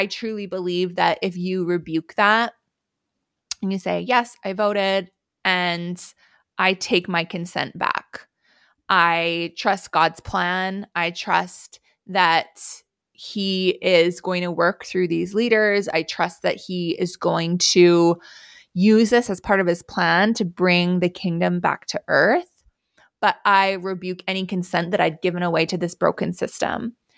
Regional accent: Canada; I'm Canadian. It doesn't matter. I can't vote anyways.

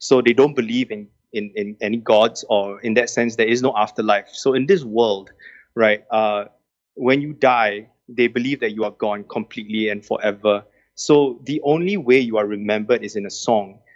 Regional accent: Singapore; I am Singaporean through and through, born and bred, very proudly so.

